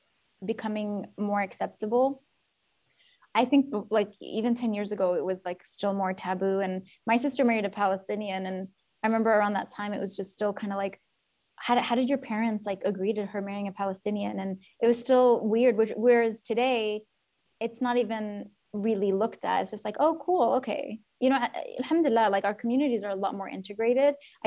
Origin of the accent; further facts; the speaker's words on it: Yemen; You know, maybe growing up in Yemen had that kind of influence on me